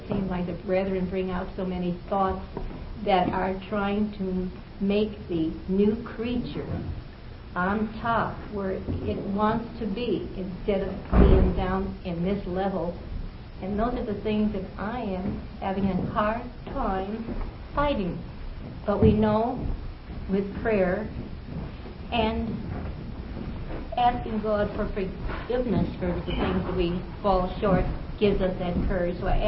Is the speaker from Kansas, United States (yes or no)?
no; Los Angeles, California, United States; from Los Angeles.